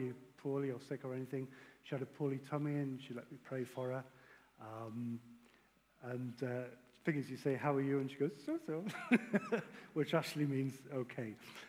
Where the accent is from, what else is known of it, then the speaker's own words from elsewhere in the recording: Haydon Bridge, North East England, United Kingdom; no, I'm a builder from Hayden Bridge.